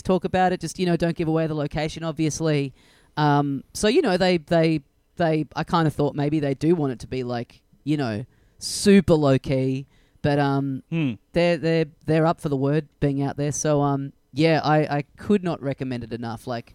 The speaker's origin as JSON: {"language": "English", "country": "Australia", "said": "the curse of being Australian"}